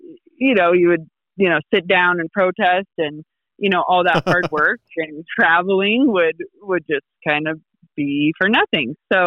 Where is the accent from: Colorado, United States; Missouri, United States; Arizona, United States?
Colorado, United States; I am a Colorado native. I have two young kids, ages 5 and 3, and, you know, growing up in Colorado